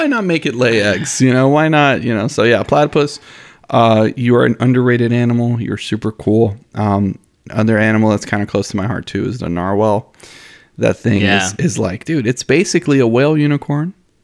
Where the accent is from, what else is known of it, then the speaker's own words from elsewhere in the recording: Miami, Florida, United States; so my family's from Honduras. I grew up in Miami.